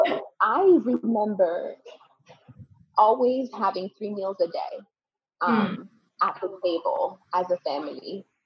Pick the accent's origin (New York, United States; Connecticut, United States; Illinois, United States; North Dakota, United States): Connecticut, United States; And that's how I found myself in the States, in the United States. And from that time, I grew up in Connecticut from 10 till about 17 years old. I grew up in Connecticut.